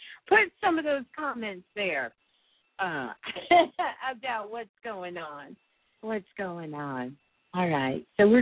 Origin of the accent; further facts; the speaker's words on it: Brooklyn, New York, United States; born there; That's my birthplace, my human birthplace is Brooklyn.